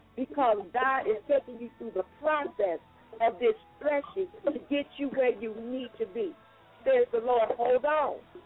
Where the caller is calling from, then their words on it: St. Louis, Missouri, United States; St. Louis.